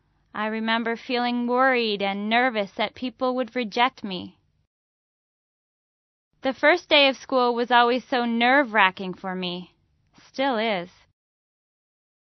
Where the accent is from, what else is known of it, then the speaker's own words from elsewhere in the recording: United States; Even though I do not live in New York, and thankfully I did not lose anyone in the attacks, as an American, it still hurts to see the tragedy.